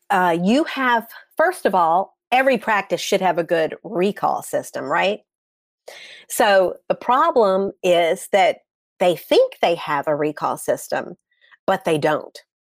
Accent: the South, United States; You know, I'm from the South, and we enjoy cooking and entertaining, right?

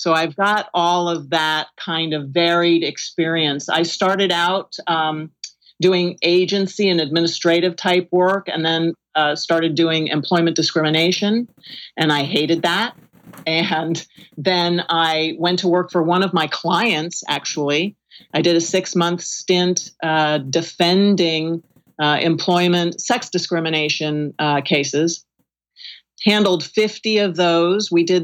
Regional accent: California, United States; also born or lived in New York; I'm from California and New York.

